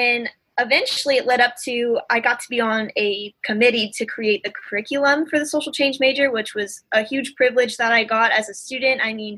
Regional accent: Blue Springs, Missouri, United States; Yeah, I'm from Blue Springs, Missouri, or Kansas City, Missouri.

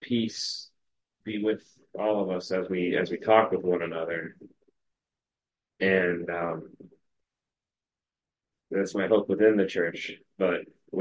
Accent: the South, United States; And I'm from the South. There's a lot of dissonance in the way and how things have gone.

